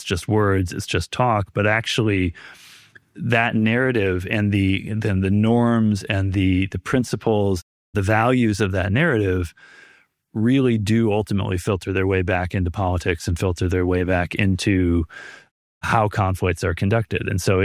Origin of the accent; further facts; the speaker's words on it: United States; I'm an American watching what's happening in my country.